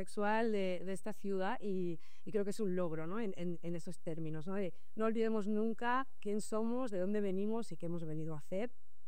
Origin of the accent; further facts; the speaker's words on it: Murcia, Region of Murcia, Spain; moved away; soy una persona de Murcia, de clase de obrera, bisexual, ¿no? Migrada, charnera